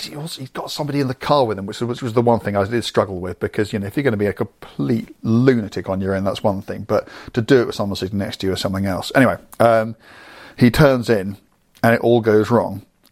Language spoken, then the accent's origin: English; England, United Kingdom; I'm an Englishman driving a car in Belgium that's registered in Germany